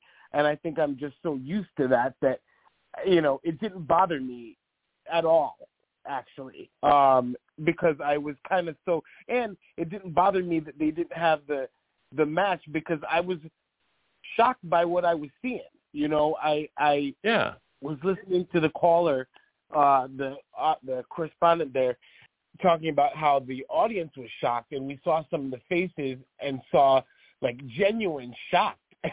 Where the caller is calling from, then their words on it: Albany, New York, United States; I'm calling from Albany.